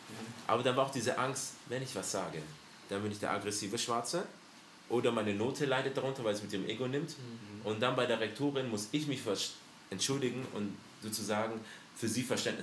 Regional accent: Stuttgart, Baden-Württemberg, Germany; born there; Wo kommst du ursprünglich? Deutschland. Frauenklinik. Stuttgart. sozusagen Richtung Cannstatt.

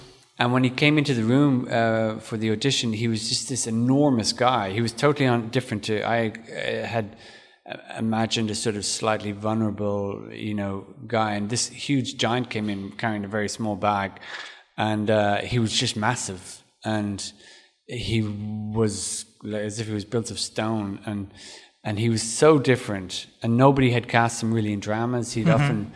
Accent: Ireland; I suddenly felt overwhelming guilt because I'm Irish, so that's obviously my first response.

